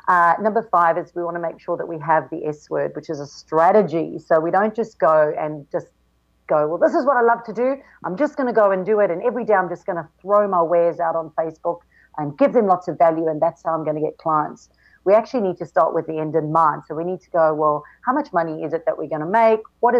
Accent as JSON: {"language": "English", "country": "South Africa", "moved": "as an adult", "lives_now": "Gold Coast, Australia", "said": "I'm originally from South Africa, and my husband at the time and I got the opportunity to immigrate to Australia."}